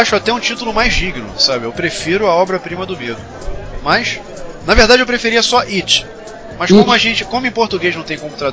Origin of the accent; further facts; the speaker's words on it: Rio de Janeiro, Brazil; eu vou ter que trazer lembranças da minha infância em Oswaldo Cruz / Madureira.